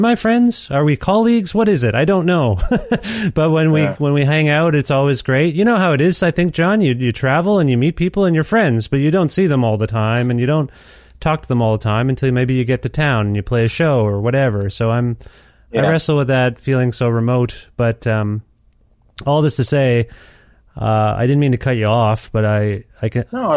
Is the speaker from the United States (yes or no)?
no; Canada; I'm from Canada.